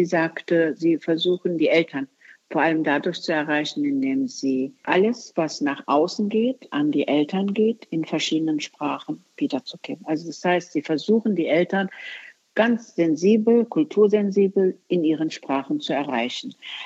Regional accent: Istanbul, Turkey; now in Germany; Und das sage ich ganz ausdrücklich aus der Türkei kommend. Ich bin in Istanbul geboren, ich komme aus diesen Kontexten

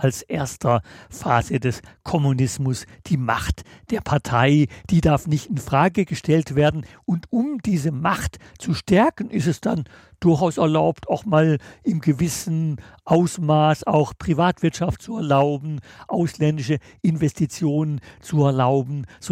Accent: West Germany, Germany; war als Westdeutscher 1 Jahr lang auf einer Kaderschule in der DDR, auf der Jugendhochschule Wilhelm Pieck, der höchsten Bildungsstätte der FDJ.

